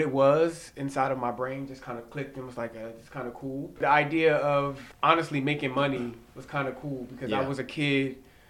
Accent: Trenton, New Jersey, United States; I lived in North for a little bit, and then our house had burned up out on North Trenton, so I had to move to West Trenton. And so I lived in West Trenton for about 4 years, and then currently live in north side of Trenton.

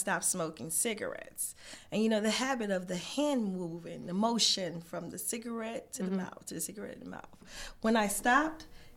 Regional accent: Trenton, New Jersey, United States; I keep my eyes on my hometown.

